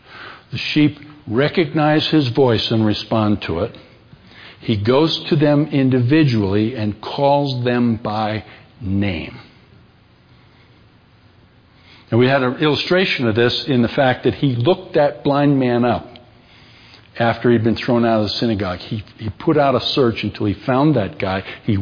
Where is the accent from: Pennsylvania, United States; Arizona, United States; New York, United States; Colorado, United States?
Colorado, United States; Yeah, I'm a pastor from Colorado.